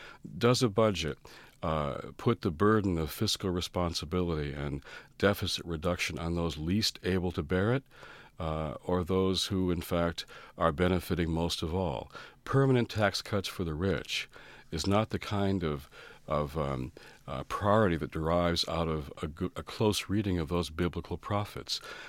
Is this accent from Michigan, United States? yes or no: yes; Detroit, Michigan, United States; I was 14 growing up in Detroit